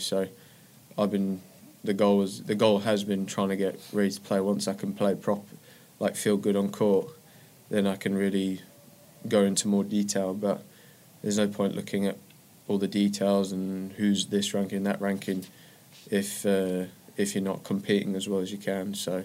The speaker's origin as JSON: {"language": "English", "country": "United Kingdom", "said": "It's always nice to be British number one, of course."}